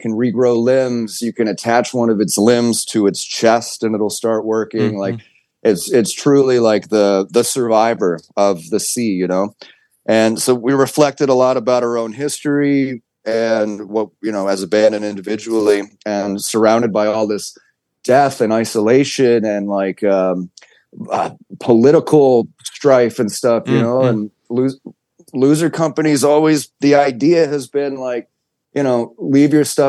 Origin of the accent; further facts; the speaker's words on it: Detroit, Michigan, United States; Growing up in the Detroit area, there was always a big hip hop influence